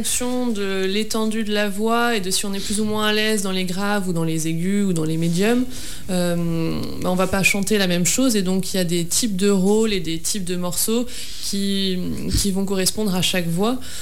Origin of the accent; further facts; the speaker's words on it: Brittany, France; Ah ben, j'ai grandi en Bretagne, je suis bretonne à la base.